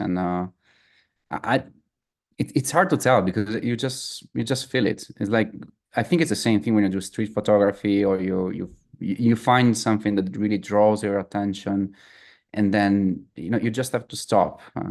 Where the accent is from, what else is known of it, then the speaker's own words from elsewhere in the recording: Dolomites, Italy; And, you know, I grew up near the Dolomites, so I was spending a lot of time in the mountains